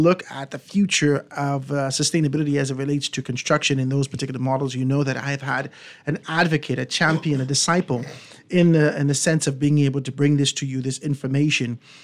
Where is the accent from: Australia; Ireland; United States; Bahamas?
Bahamas; Grand Bahama; You know, I come from Grand Bahama and looking at the Princess Casino and Country Club